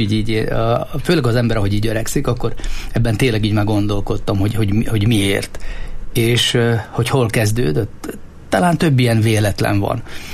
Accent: Slovakia; én Rasoncról származom, Felvidékről

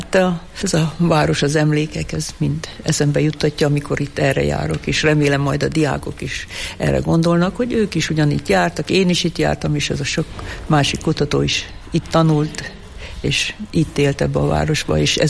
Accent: Kisújszállás, Jász-Nagykun-Szolnok, Hungary; Itt nevelkedtem, és hát minden szép és jó, ide kötött engem. Itt jártam iskolába, általános iskolába, középiskolába

